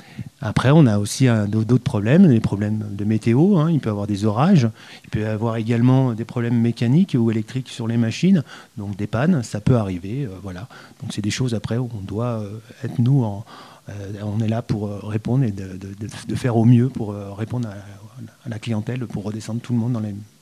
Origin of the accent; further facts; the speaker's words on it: Chamonix, Auvergne-Rhône-Alpes, France; je suis depuis enfant né à Chamonix. Donc, ça a toujours été la montagne.